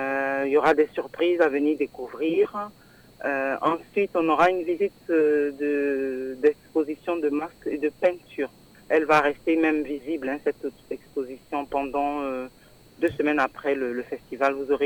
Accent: Côte d’Ivoire; découvrir un petit peu la culture du pays d'où je viens. Moi je suis d'origine de Côte d'Ivoire

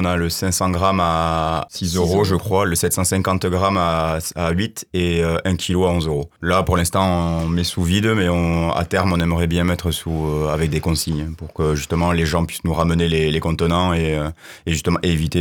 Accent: Nouvelle-Aquitaine, France; on est originaire du Béarn.

